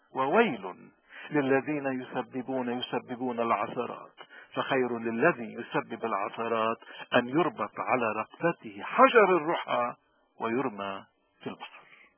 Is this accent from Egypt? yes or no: no; Lebanon; إذا أخذنا على نطاقنا نحن بس كلبنانيين